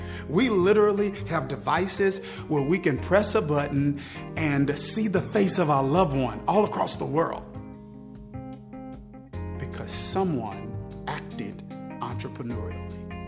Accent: Mississippi, United States; I grew up in Mississippi in church having to memorize this prayer called the Model Prayer, the Lord's Prayer.

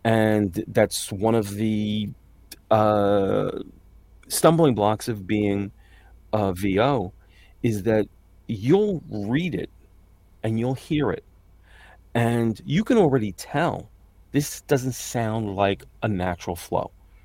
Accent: New York, United States; accent: New York; I know you're hearing my New York accent now. I can do more generic American.

